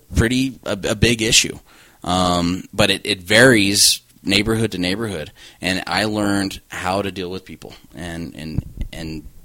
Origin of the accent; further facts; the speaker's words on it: Las Cruces, New Mexico, United States; I ran for city council in my hometown of Las Cruces.